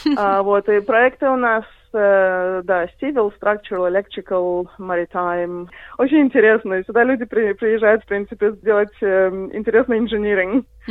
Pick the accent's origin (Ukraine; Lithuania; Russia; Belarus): Belarus; also born or lived in United States; now in Australia; я в Австралию приехала в 2008-м. До этого я жила в Америке, я из Белоруссии сама. Из Белоруссии моя семья эмигрировала в 93-м, то есть почти сразу после развала. Я в Америке прожила примерно 14 лет